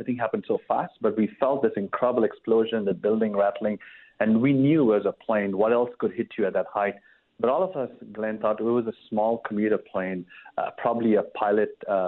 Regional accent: India; now in New York City, United States; growing up in India

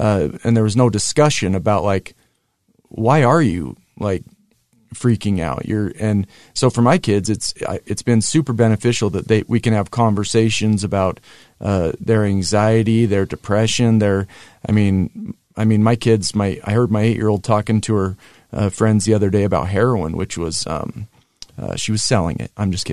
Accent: Centerville, Utah, United States; So I grew up in Centerville, so just north of Bountiful, up on the mountain.

